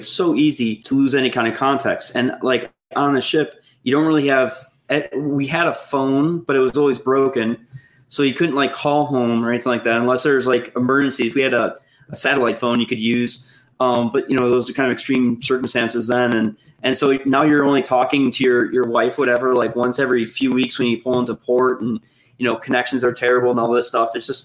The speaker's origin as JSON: {"language": "English", "town": "Buffalo", "region": "New York", "country": "United States", "said": "And I'm from Buffalo."}